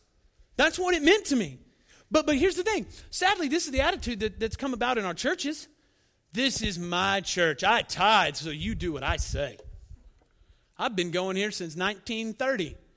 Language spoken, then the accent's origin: English; Dalhart, Texas, United States; Now, when I was a kid growing up in Dalhart, I thought the coolest thing in the world was to go to the country club.